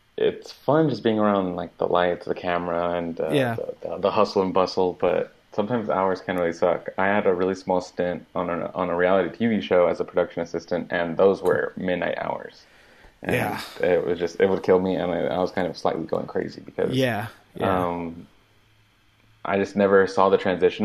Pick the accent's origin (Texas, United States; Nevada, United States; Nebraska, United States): Texas, United States; Austin; For anyone that doesn't know me, I am a Texan. I'm from Austin, Texas, and I'm a videographer.